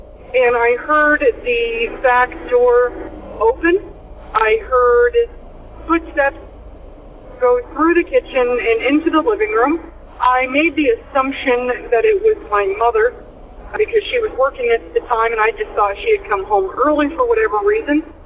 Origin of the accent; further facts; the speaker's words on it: Illinois, United States; I am from Illinois.